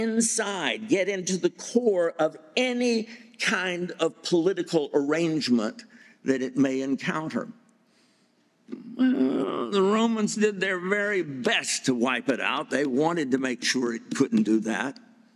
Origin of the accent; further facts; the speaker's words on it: United States; At least I grew up here in the United States and everything.